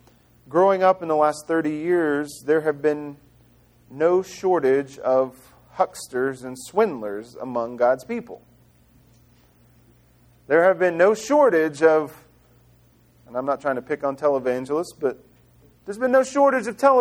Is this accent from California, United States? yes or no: no; Mississippi, United States; Now, a few summers, my family growing up in Mississippi, our family had a huge farm.